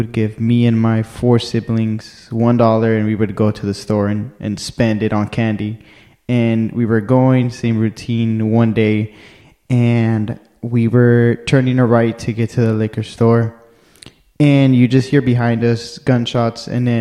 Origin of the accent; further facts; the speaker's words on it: Richmond, California, United States; I would say that growing up there was not the best for a child.